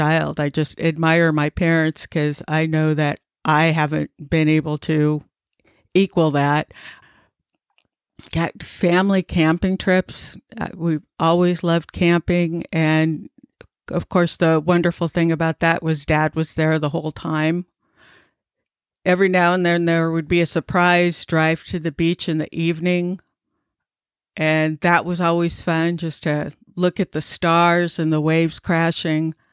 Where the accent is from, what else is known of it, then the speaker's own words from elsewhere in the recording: Los Angeles, California, United States; I have a lot of fond memories growing up in Los Angeles.